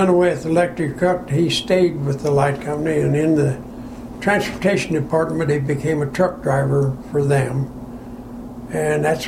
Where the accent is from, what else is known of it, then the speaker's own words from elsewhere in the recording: Independence, Missouri, United States; also born or lived in Blue Springs; I was born in Blue Springs. That's where we lived when I was born. My dad worked for Adams Dairy. And shortly after that, we moved to Independence when I was just a baby.